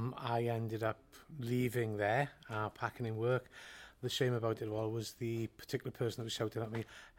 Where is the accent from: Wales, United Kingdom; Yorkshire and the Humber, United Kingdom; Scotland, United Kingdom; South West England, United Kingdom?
Wales, United Kingdom; I'm from South Wales.